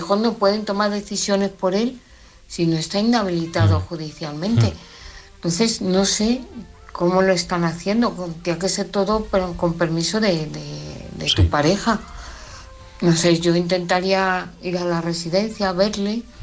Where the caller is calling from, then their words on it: Parla, Community of Madrid, Spain; de Parla.